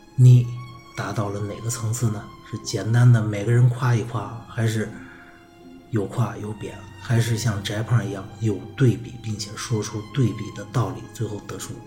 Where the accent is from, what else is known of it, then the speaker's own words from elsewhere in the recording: China; 在我们中国东方吧，在东方这边，我们中国人对羊呢